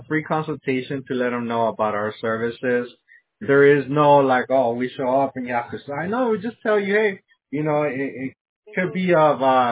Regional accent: Las Vegas, Nevada, United States; No, we're from Las Vegas.

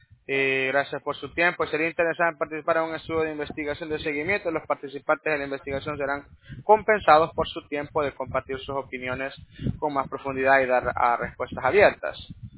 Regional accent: El Salvador; No, fíjense que yo vengo de El Salvador.

